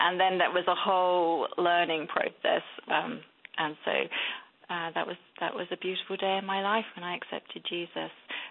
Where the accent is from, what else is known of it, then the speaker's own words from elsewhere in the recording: England, United Kingdom; born there; I was born in England, and I think the majority of us think we are Christians because we're Church of England, and I thought I was a Christian.